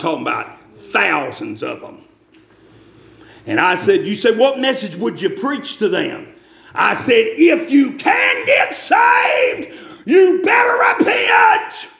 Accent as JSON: {"language": "English", "town": "Wise", "region": "Virginia", "country": "United States", "tie": "born or raised there", "said": "When I was born and raised in Wise, Virginia, yeah, I'm a hick, okay? I'm proud of it, I'm a hick."}